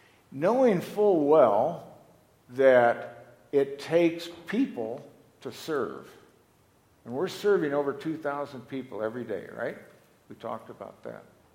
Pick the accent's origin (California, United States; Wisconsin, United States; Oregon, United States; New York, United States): California, United States; now in Arizona, United States; I'm originally from California. I came over here in 1963